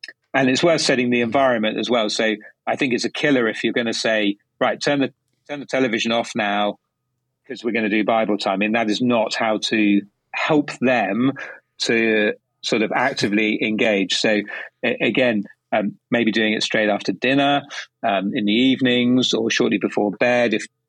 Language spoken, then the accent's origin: English; United Kingdom; it is now, because I'm British and apparently I get to say what the words are.